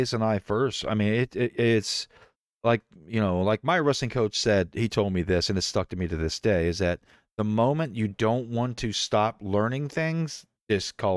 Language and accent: English; Florida, United States; Man, I'm from Florida, dude. I wear flip-flops.